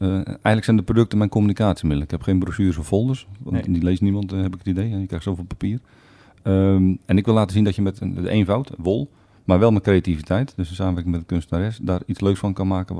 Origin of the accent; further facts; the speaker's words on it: Zeeland, Netherlands; Maar ja, ik kom natuurlijk uit Zeeland, dus het water heeft een belangrijke invloed.